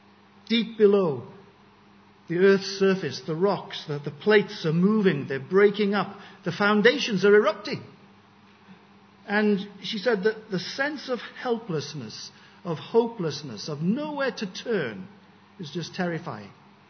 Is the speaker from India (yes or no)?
yes; India; born there; Some of you will know that I was born in India.